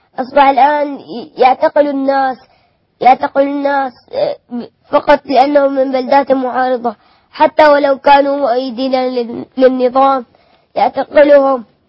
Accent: Homs, Homs Governorate, Syria; 2011 في شهر 29/5 دخل الجيش السوري المحتل الأسد الخائن إلى مدينتي في حمص.

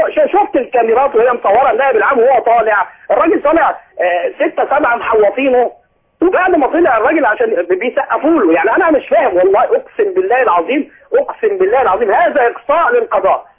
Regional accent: Alexandria, Alexandria Governorate, Egypt; من اسكندرية واعتقد ان احنا تقابلنا انا وانت

